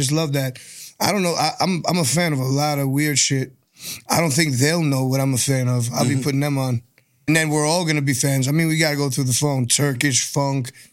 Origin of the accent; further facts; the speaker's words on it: New York, United States; but you know, I'm from New York. We got in.